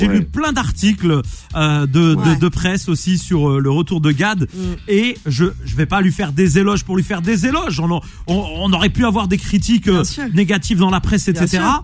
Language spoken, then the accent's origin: French; Nantes, Pays de la Loire, France; moi je suis nantais